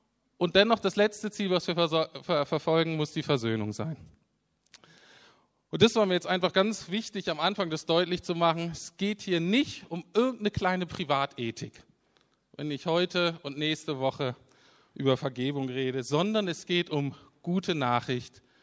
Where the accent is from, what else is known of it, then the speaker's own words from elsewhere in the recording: Germany; Und deswegen können wir als Deutsche schon sagen, Sünden sind sozusagen moralische Schulden anderen gegenüber.